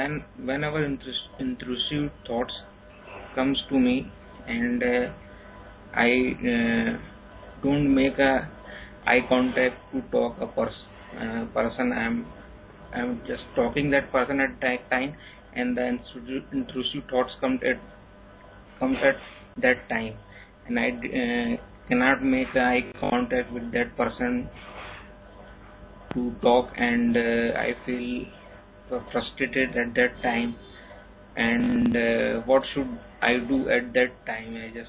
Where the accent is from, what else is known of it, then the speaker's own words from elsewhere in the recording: India; from India.